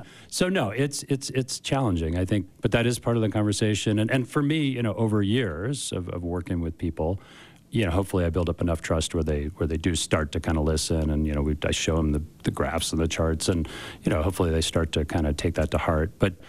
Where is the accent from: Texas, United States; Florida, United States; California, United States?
California, United States; now in Park City, United States; You know, I grew up in California. I ain't going back to California.